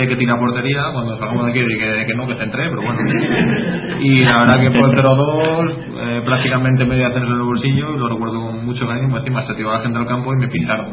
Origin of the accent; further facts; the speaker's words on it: Madrid, Community of Madrid, Spain; somos los dos de Madrid, hemos compartido muchas cosas